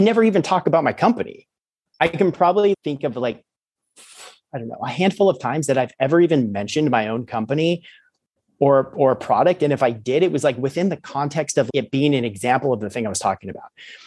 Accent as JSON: {"language": "English", "region": "California", "country": "United States", "tie": "born or raised there", "said": "I grew up in California. I was a diehard Oakland A's fan."}